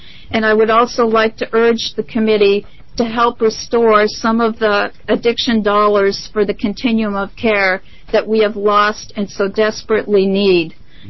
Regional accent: Oregon, United States; I am from Hood River County.

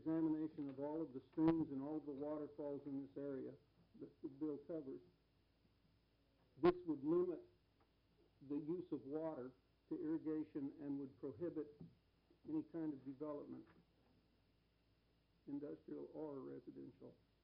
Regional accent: Bridal Veil, Oregon, United States; I'm from Bridalveil, Columbia Gorge.

